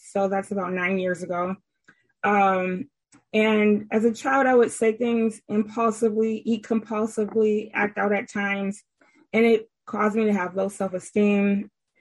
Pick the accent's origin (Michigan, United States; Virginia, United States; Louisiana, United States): Michigan, United States; Detroit; there was just a mom, dad, me, and my brother, and a dog, and I'm from Detroit, Michigan.